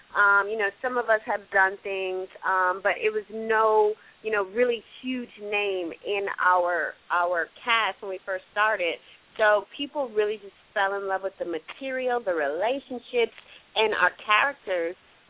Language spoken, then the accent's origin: English; Milwaukee, Wisconsin, United States; I grew up, I'm from Milwaukee, Wisconsin, and I just knew I had to get out of Wisconsin.